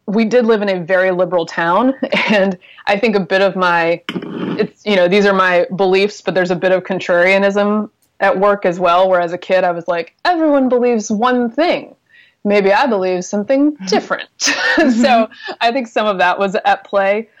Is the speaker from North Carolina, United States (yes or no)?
yes; Durham, North Carolina, United States; also born or lived in Alabama; now in Washington, United States; Yeah, I grew up in Durham, North Carolina, and was actually born in Alabama, grew up in North Carolina, went to college in Georgia, so it's very southern despite the relative lack of accent